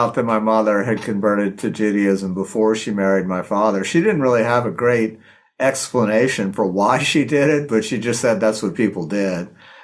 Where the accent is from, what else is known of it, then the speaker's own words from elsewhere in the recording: New Orleans, Louisiana, United States; And then Hurricane Katrina hit my hometown of New Orleans. I wasn't living here at the time